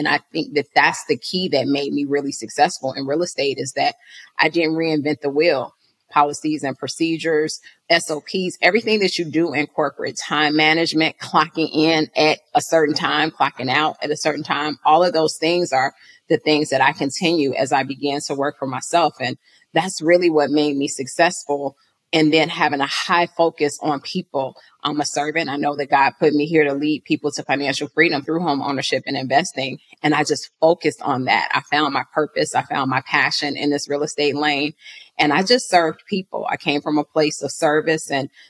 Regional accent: Chicago, Illinois, United States; now in Atlanta, United States; So growing up in Chicago, even going to the stores in the neighborhood, people didn't look like me. So I didn't really understand until I moved to Atlanta about entrepreneurship.

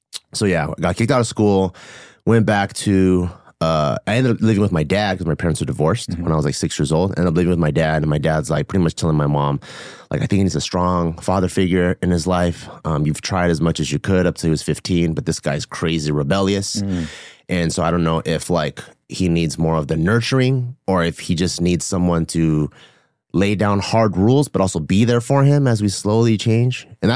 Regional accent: Gardena, California, United States; So I grew up pretty much born and raised in California. I grew up in the first city that I could remember. It's called Gardena.

